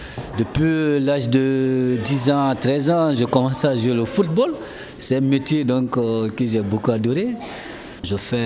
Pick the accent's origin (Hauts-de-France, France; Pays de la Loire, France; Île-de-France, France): Île-de-France, France; Paris; French is a second language; Bon, avant tout, je suis parisien, je supporte le Paris.